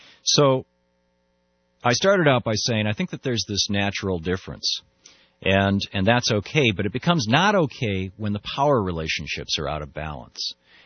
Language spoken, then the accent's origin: English; Michigan, United States; You know, like, Michigan State. I grew up in Michigan.